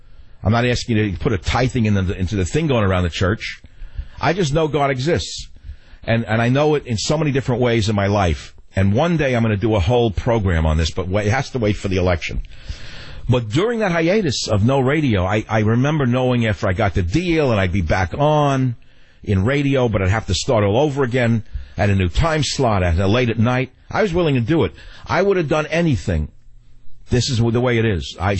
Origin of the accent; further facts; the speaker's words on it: San Francisco, California, United States; I remembered when I was going to come back to my hometown of San Francisco, I found